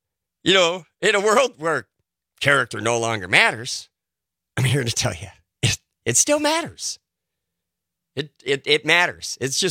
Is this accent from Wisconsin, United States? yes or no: yes; Madison, Wisconsin, United States; born there; Actually, I was born right here in Madison. Yeah, good year, 1961.